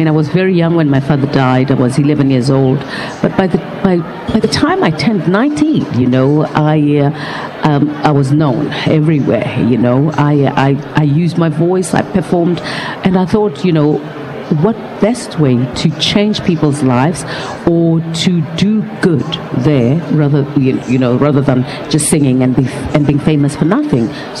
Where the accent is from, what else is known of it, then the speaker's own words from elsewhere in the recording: South Africa; being a South African and being a citizen of Africa, you know, I love my continent